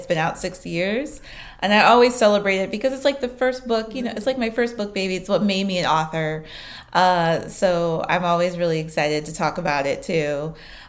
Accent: Brooklyn, New York, United States; when I was younger, specifically growing up in Brooklyn

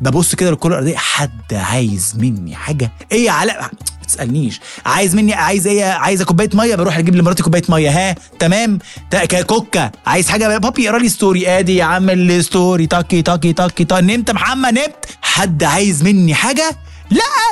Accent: Alexandria, Alexandria Governorate, Egypt; now in Cairo, Egypt; انا كنت اسكندراني وعايش في القاهره، ولما نقلت القاهره سو هو ربنا اراد نقلت في التجمع

